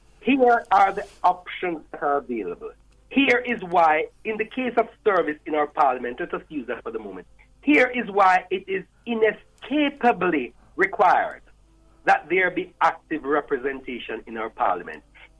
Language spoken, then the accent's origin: English; Jamaica; I am Jamaican. And I am no more Jamaican than anybody in the diaspora, quite frankly.